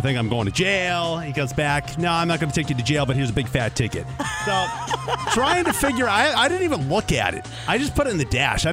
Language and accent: English; Washington, United States; I was passing a guy, and I'm from Washington State.